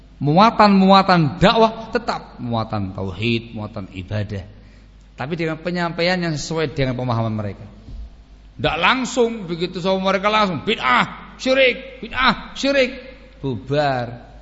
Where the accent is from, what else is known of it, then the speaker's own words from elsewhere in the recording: East Java, Indonesia; Jawanya antum lemah lembut, tapi mendul mburi. Kalau Jawanya saya, Jawa Timur, mendul ngarep.